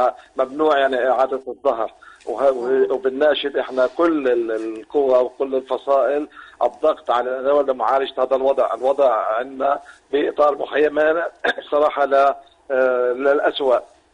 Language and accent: Arabic; Palestine; now in Beirut, Lebanon; لأنه إحنا كفلسطينيين بحاجة لخطة طوارئ